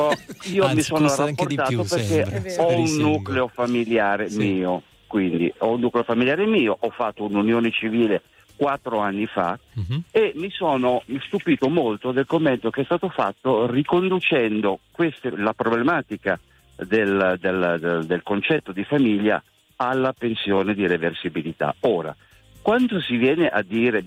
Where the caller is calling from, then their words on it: Turin, Piedmont, Italy; Sono da Torino.